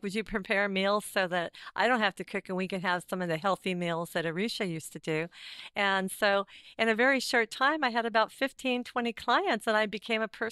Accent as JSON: {"language": "English", "town": "Lake Oswego", "region": "Oregon", "country": "United States", "tie": "born or raised there", "also_born_or_lived": "Seattle, Washington", "said": "Well, I was raised in, I was born in Seattle, Washington, and when I was about 7, we moved to Portland, and I grew up in Lake Oswego, outside of Portland, a suburb up there"}